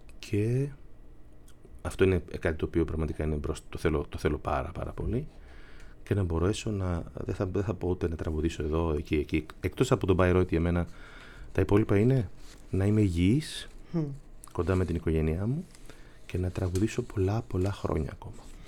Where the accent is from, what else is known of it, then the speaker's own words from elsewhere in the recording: Greece; now in Germany; Λέω, είμαι από την Ελλάδα.